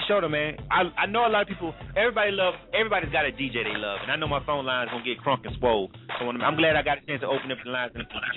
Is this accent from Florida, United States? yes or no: yes; Panama City, Florida, United States; So, now me personally, I'm from Panama City, Florida.